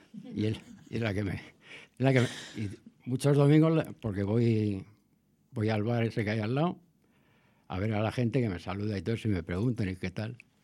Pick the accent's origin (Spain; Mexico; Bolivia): Spain; Madrid, Community of Madrid; born there; yo cuando vine aquí en el 95, yo nací en Villaverde. Y me vine en el 95 aquí a la calle General Aranda, que ahora ya no existe.